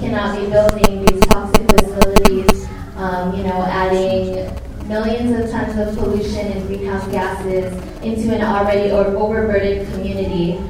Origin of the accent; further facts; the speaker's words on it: Philippines; now in Los Angeles, United States; living in Los Angeles, I didn't feel that connection to the land until I was able to go back to my hometown of the Philippines.